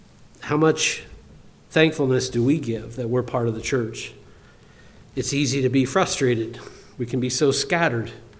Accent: Cincinnati, Ohio, United States; Of the peer group that I grew up with in Cincinnati, I can only think of two individuals that still attend with the Church of God.

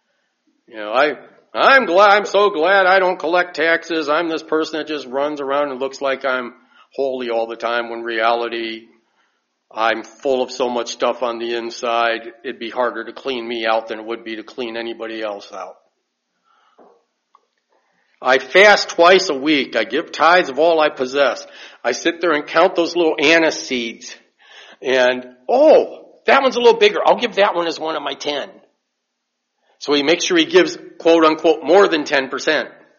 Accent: Michigan, United States; accent: Michigan drawl; moved away; when I first moved down here from Michigan, people knew I was from Michigan. They could tell because of my voice. I guess there's a certain Michigan drawl.

